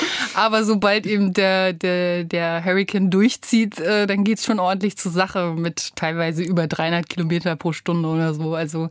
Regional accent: Rostock, Mecklenburg-Vorpommern, Germany; Ich komme von der Küste aus Rostock, da bin ich geboren

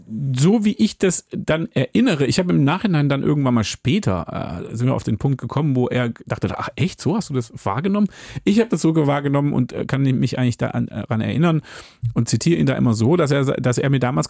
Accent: Hamburg, Germany; gerade als Hamburger ist es auch eine relevante Frage

